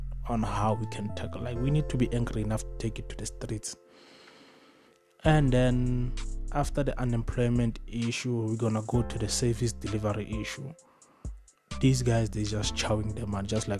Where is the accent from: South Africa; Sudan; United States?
South Africa; As a South African, when you go to certain places, you cannot walk in those places.